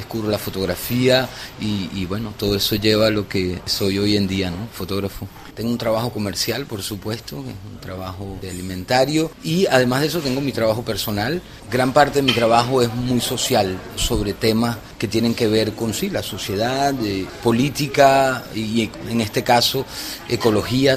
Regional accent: Venezuela; moved away as an adult; also born or lived in Aix-en-Provence, France; now in France; yo nací acá en Francia, nací en Aix-en-Provence, soy de padre francés y de madre venezolana, y de muy pequeño, a los 3 años, me llevaron a Venezuela, donde viví por 19 años.

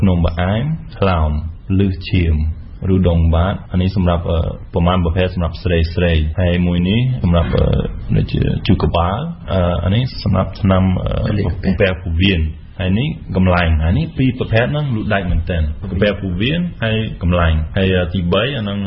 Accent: Germany; Khmer is a second language; ខ្ញុំមកពីអាល្លឺម៉ង់

